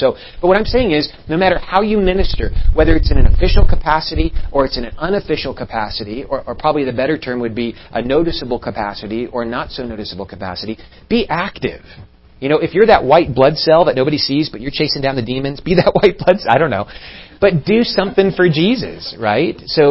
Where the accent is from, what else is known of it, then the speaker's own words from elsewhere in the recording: Iowa, United States; And because I grew up in Iowa and it was the only sports that were around us